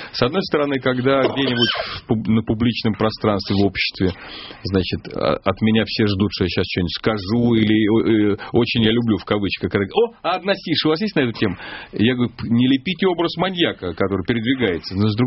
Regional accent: Russia; Я россиянин, в шоке не бываю.

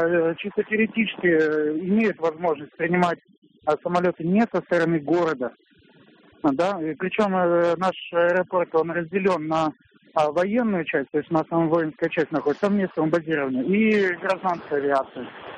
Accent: Perm, Perm Krai, Russia; я из Перми.

